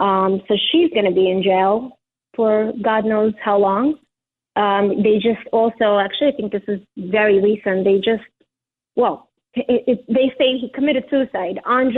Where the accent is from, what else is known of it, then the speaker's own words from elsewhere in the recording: Ukraine; English is a second language; now in United States; So like I mentioned, I'm from Ukraine.